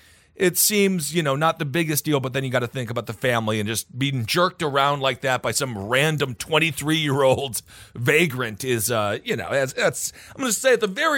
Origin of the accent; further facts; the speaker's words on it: North Dakota, United States; born there; it takes place in my birth state. I was born in North Dakota, and this